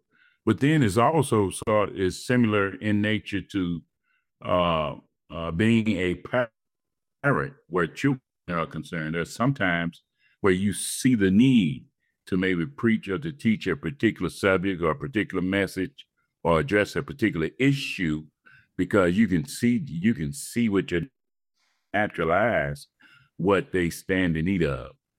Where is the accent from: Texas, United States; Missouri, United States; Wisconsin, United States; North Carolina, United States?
Texas, United States; Amarillo; also born or lived in South Bend, Indiana; Well, I grew up in Amarillo, Texas 15 years ago. My family and I moved for about 12 years. We moved to Indiana, South Bend, Indiana. Did some pastoring there, and then after about 12 years, we felt led to move back here to Amarillo.